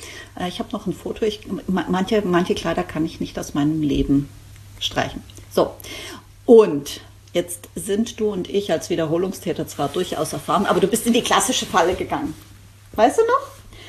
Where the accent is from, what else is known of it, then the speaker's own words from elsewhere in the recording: Baden-Württemberg, Germany; Ich bin auch Schwabe.